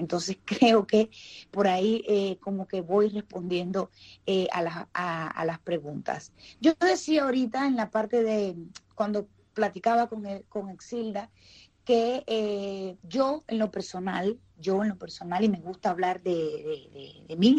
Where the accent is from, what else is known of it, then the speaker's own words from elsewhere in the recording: Cuba; porque soy cubano de a pie, y hay una gran realidad